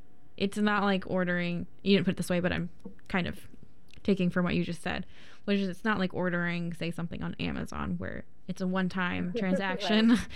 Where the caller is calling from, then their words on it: Portland, Oregon, United States; I'm reporting from Oregon, Portland, Oregon